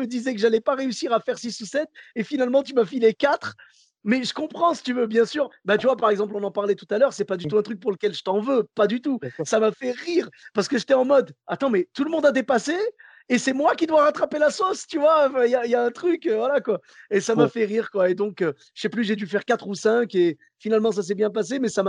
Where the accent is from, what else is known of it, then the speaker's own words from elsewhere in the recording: Bordeaux, Nouvelle-Aquitaine, France; Oui, voilà, ben moi comme je venais de Bordeaux